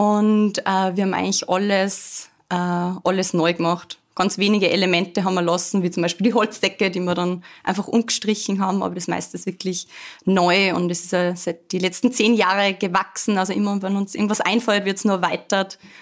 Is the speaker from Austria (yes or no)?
yes; Vöcklabruck, Upper Austria, Austria; Nein, ich bin aus Vöcklabruck. Habe da sehr schöne Kindheit gehabt.